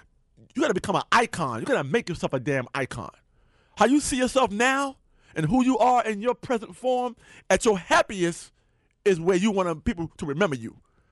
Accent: New York, United States; now in Los Angeles, United States; You know, I'm a New Yorker who lives in L.A., you know, so I'm just kind of dealing with the L.A. thing right now until something New York comes up again.

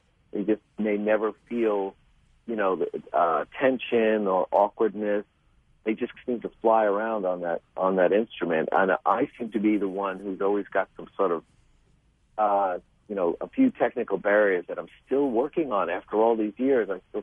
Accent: New York, United States; I grew up in New York, so I was used to snow

